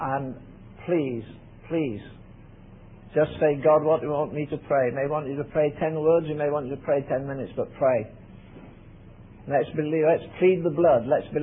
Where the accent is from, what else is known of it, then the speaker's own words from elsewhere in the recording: England, United Kingdom; moved away; I took the Union Jack there about 60 years ago and I've never been back for it. I'm not an Englishman first and then a Christian.